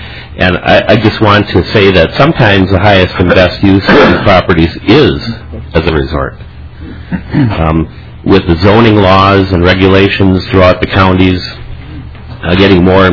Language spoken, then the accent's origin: English; Walker, Minnesota, United States; I'm from Walker. Walker is one of those resort communities dependent on tourism.